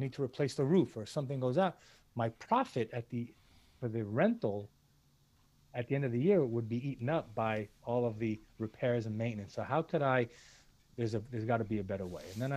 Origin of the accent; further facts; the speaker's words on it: New York City, New York, United States; now in Florida, United States; Born and raised in New York City, don't want to go back there.